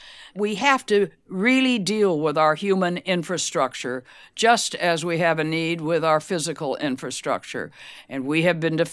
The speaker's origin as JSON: {"language": "English", "country": "United States", "said": "Not at all. I'm an American, and I want the best deal for the United States."}